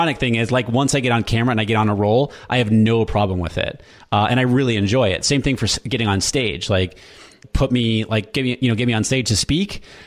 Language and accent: English; Hampton, New Hampshire, United States; So I grew up in Hampton, New Hampshire, and the high school had 1,300 people in it total. That was huge for my town.